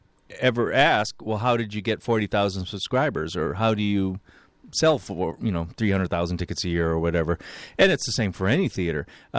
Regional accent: New York, United States; now in Chicago, United States; You know, I'm a transplant. I came here in 81 from New York and ended up staying eventually, you know, because I loved Chicago.

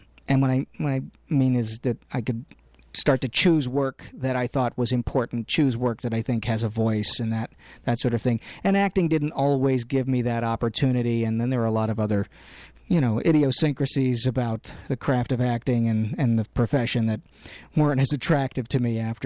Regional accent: New Jersey, United States; now in Chicago, United States; Born and raised in New Jersey, northern New Jersey. I grew up 10 miles from New York City. Came from a, like I said, an Italian-American family.

